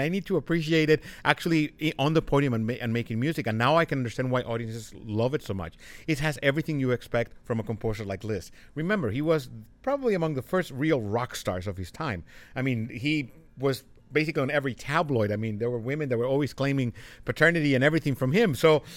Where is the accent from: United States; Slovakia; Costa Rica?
Costa Rica; I grew up in Costa Rica, and, you know, we are known for our national parks, and growing up in a city that has both oceans within a couple of hours' drive, we grew up basically surrounded by nature.